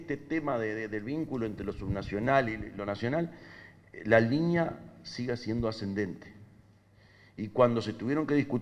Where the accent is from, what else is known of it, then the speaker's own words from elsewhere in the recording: Uruguay; nos hemos dado de la maña, como uruguayos, para asegurar y atar que de una forma u otra la flecha es de ida y vuelta.